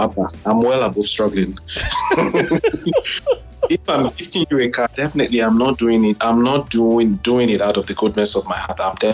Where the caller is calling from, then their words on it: Canada; I'm calling from Canada.